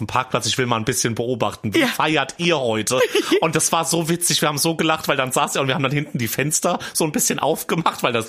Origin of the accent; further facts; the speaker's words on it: Hesse, Germany; Weil ich zum Beispiel auch ganz lange in meiner Heimat immer dachte, ach du Scheiße, so und so und so und so. Und da gab es ja dann ein paar in Nidda, also in der nächsten Kleinstadt.